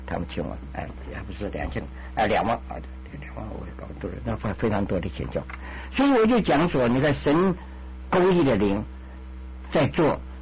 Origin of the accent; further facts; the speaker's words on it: China; 我们中国人就是没有唱诗歌的民族